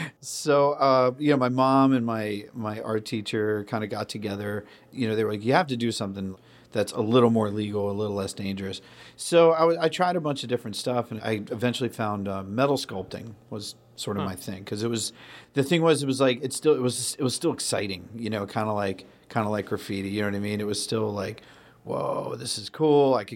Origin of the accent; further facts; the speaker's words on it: Sandwich, Massachusetts, United States; I grew up on the Cape in Sandwich.